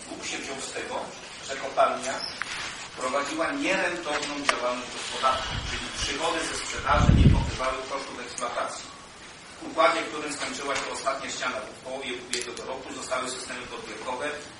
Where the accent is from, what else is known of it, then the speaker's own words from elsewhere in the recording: Dąbrowa Górnicza, Silesian Voivodeship, Poland; born there; Ja się urodziłem w Nąbrowie, chociaż w zasadzie w Gołonów, wtedy jeszcze Gołonów był odrębną gminą, dopiero potem poniętą przez Nąbrowę górniczą. Studiowałem w Nąbrowie, pożeniłem w Sosnowcu, więc jestem w jakiejś części Zagłębiakiem.